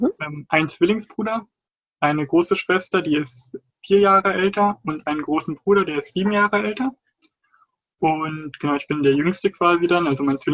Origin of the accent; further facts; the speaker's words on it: Berlin, Germany; Ich bin aus Berlin. Ich wohne noch zu Hause, aber ich habe auch schon ein Jahr im Ausland gelebt und auch 3 Monate mal in Greifswald aufgrund eines Praktikums.